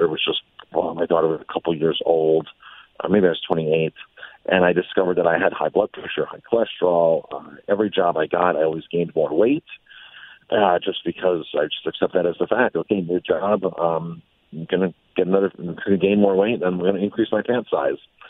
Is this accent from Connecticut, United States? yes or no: no; Ellenville, New York, United States; I grew up in Ellenville. My family moved here when I was 9.